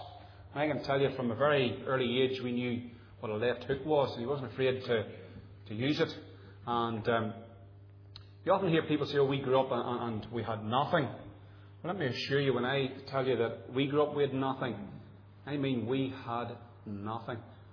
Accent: England, United Kingdom; born there; I was born in England in 1962.

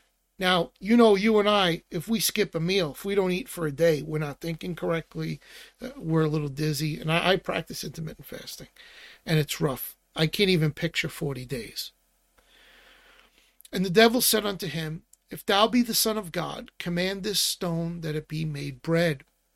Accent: Brooklyn, New York, United States; accent: Brooklyn; My speech, my Brooklyn accent. I want to make sure you understand what I'm saying.

